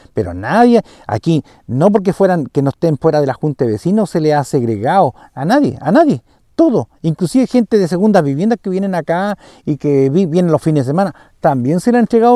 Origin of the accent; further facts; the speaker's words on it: Chile; como chilenos a veces nos queremos avivar, pues.